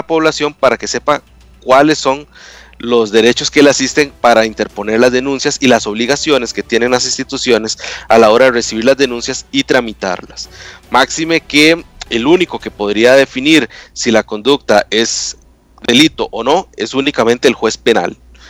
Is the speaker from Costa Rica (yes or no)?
yes; Costa Rica; nuestro propio capital social que tenemos como costarricenses